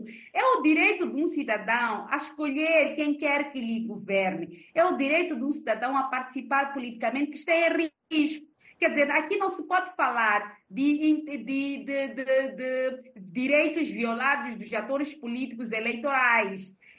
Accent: Mozambique; Como moçambicanos, nós temos muita vergonha de dizer que o rei vai nu

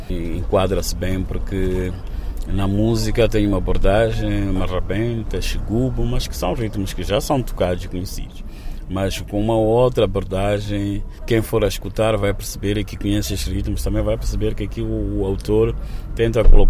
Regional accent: Maputo, Maputo City, Mozambique; also born or lived in Inhambane; eram músicos que cresceram no meu bairro, Chamanculo, onde eu nasci.

